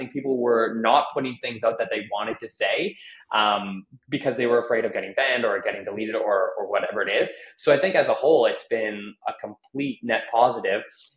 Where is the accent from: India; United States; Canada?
Canada; You know, and I'm Canadian too, to mention.